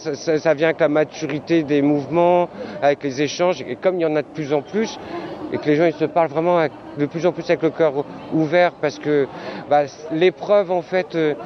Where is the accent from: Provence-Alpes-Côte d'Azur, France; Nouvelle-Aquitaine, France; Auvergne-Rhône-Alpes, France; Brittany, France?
Provence-Alpes-Côte d'Azur, France; Marseille; quand on vient de Marseille, c'est une famille quoi.